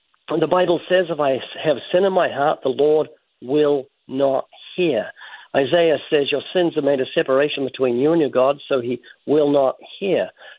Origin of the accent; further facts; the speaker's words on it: New Zealand; moved away; I'm from New Zealand, and when I lived in New Zealand 30-something years ago, the police didn't have guns.